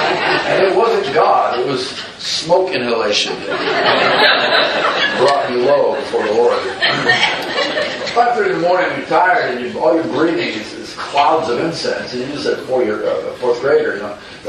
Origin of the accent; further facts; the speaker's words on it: Independence, Ohio, United States; I was born outside in Cleveland, raised in a suburb called Independence.